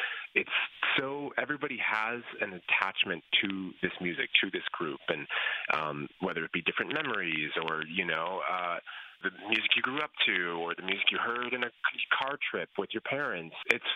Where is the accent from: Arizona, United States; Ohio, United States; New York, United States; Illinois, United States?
Illinois, United States; I'm an Illinois guy, and my hometown is 90 miles southwest of Chicago.